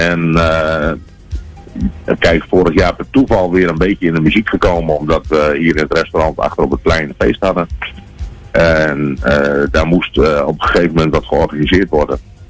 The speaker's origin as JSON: {"language": "Dutch", "town": "Muntendam", "region": "Groningen", "country": "Netherlands", "said": "Dat heb ik gedaan met het Muntendammer Volkslied waar ik vandaan kom."}